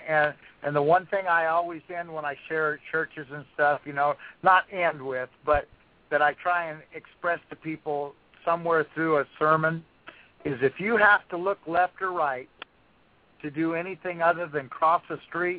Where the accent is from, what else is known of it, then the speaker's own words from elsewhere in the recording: Brisbane, Queensland, Australia; also born or lived in Sydney; I grew up in Brisbane and Sydney.